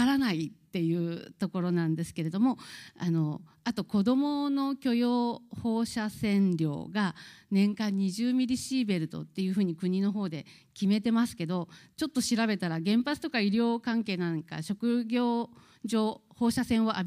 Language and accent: Japanese; Fuji, Shizuoka, Japan; 私静岡県の富士市出身なので